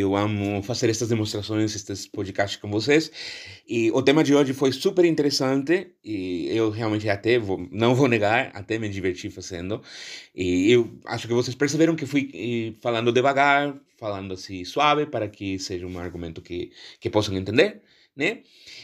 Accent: Mexico; Portuguese is a second language; Como vocês sabem, eu sou mexicano, não sou brasileiro

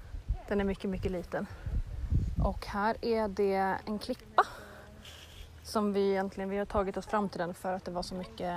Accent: Stockholm, Stockholm County, Sweden; För jag är ju från Stockholm, precis som du va?

